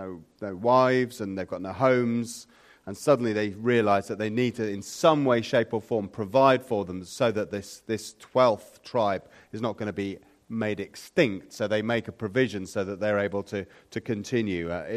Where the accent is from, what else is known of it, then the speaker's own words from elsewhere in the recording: England, United Kingdom; Goodness me, what's become of me? I'm an Englishman. In the biscuit tin, thank you very much.